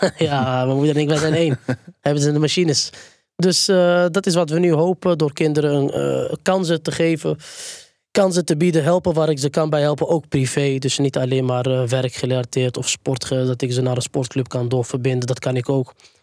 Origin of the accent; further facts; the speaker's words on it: Utrecht, Netherlands; Ook in de cultuur of in de gemeenschap waar ik vandaan kom, uit Utrecht, in de wijk Overvecht.